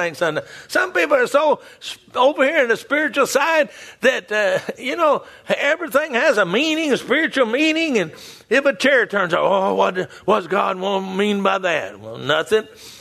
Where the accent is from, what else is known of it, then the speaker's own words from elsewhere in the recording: Texas, United States; Now, I'm from Texas.